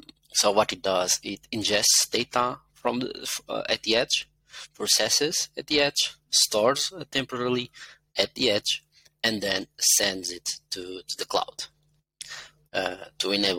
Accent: Portugal; English is a second language; now in Netherlands; I'm from Portugal, but I'm currently living in the Netherlands

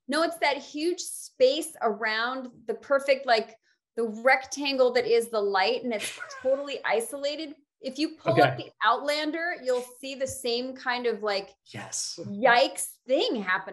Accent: New York, United States; born there; I was born in New York. I love going back to New York.

